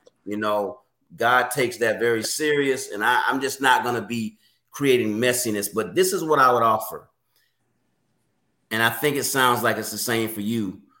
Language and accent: English; Oviedo, Florida, United States; So we grew up in Florida and outside, it's in Oviedo, Florida, outside of Orlando